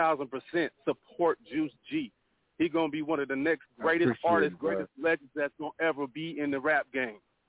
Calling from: St. Paul, Minnesota, United States; I'm calling from St. Paul, Minnesota right now, but, you know, it's Twin Cities all day, baby. Midwest, stand up.

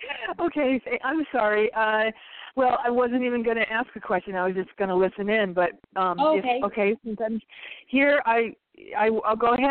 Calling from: Las Vegas, Nevada, United States; It's 9/17/58, and I'm from Las Vegas, Nevada.

